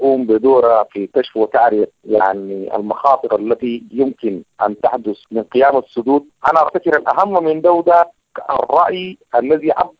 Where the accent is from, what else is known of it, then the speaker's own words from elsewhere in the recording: Sudan; لا بد من أن نلتزم كسودانيين بأن لا مخرج للأزمة السودانية إلا بإرادة السودانيين.